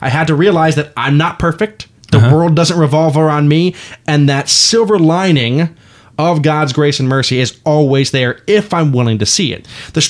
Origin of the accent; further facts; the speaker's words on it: Moore, Oklahoma, United States; And living and growing up in Moore, Oklahoma, living through the May 3rd tornado, living through the May 8th tornado